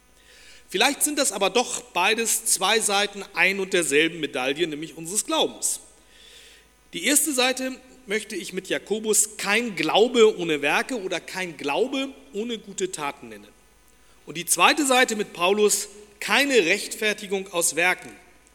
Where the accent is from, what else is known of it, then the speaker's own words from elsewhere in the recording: Hamburg, Germany; in meiner Heimatstadt Hamburg.